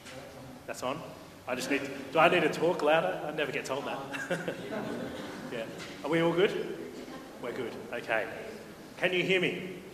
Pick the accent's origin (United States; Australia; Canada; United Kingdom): Australia; Aberfoyle Park, South Australia; I actually grew up just the other side of Happy Valley. So I grew up in Aberfoyle Park, going to Aberfoyle Uniting, and was there for, you know, first 19 or so years of my life